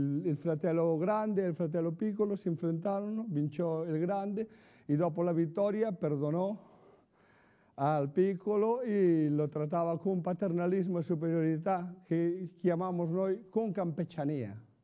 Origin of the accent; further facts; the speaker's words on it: Ribeira, Galicia, Spain; Italian is a second language; E oggi, per andare da Ribeira, del mio paese, a Ferrol, è 40 km